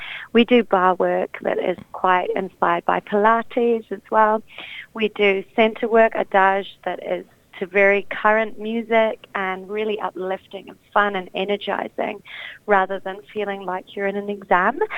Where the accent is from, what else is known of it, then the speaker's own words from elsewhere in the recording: Wales, United Kingdom; also born or lived in New Zealand; I was born in Wales. So my mother is Welsh and my father is Kurdish. And I grew up between the UK and New Zealand.